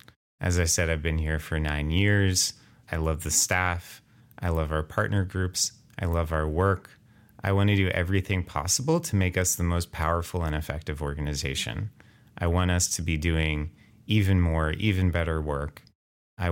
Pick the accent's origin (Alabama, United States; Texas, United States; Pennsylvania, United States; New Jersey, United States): Pennsylvania, United States; Philadelphia; And I was excited to have such an amazing organization be based in my hometown, Philadelphia.